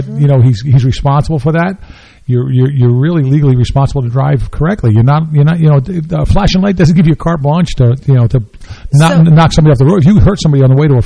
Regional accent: Mount Olive, New Jersey, United States; now in Raritan Township, United States; And since I grew up in Mount Olive, but when I got married, I lived down here in Raritan Township.

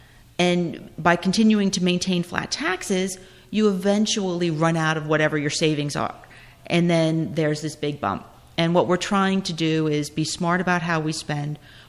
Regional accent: Clinton, United States; I grew up in Clinton. So for me, Clinton is home. My kids are experiencing the life I had as a young person.

